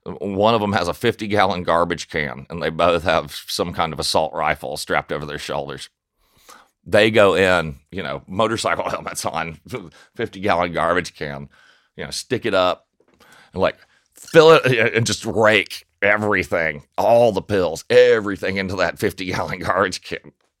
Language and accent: English; Nashville, Tennessee, United States; No. I grew up in South Nashville.